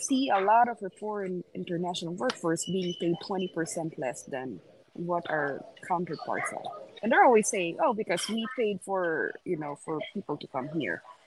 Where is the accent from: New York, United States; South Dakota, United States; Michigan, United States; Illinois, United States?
New York, United States; New York City; I was in New York, and I'm from New York City.